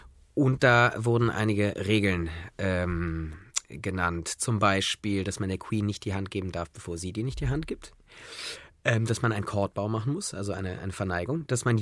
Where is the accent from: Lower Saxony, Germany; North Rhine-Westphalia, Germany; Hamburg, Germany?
North Rhine-Westphalia, Germany; Cologne; Und ich als Kölner, mir stellten schon die Nackenhaare auf.